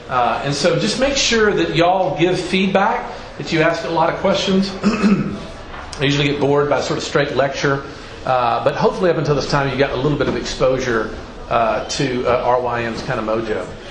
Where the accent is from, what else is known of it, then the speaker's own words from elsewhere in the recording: Memphis, Tennessee, United States; I'm originally from Memphis